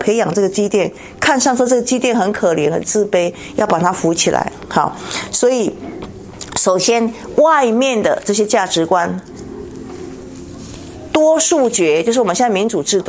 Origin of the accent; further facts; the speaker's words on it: China; 我们中国人说子孙什么多子多孙多福气